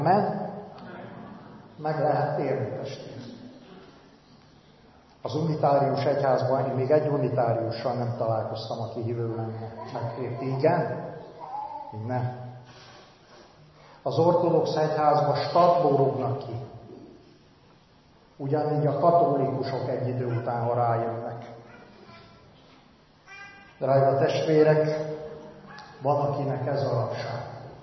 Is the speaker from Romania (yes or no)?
yes; Romania; ne haragudjanak meg, Romániából vagyok